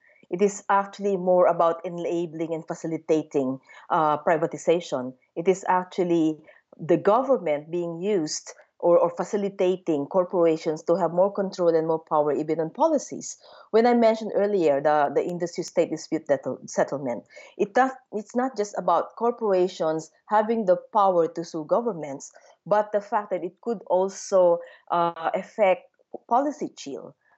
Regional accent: Philippines; I'm from the Philippines originally, and in my country, we have an experience as well of winning some of those cases.

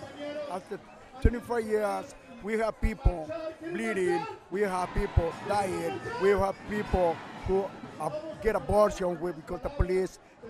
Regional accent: Mexico City, Mexico; English is a second language; now in United States; Well, actually, I came from Mexico City.

